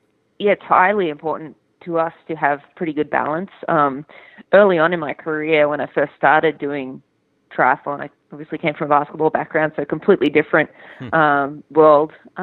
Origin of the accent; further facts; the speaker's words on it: Australia; And I needed to make sure I split the year up, especially, you know, being Australian.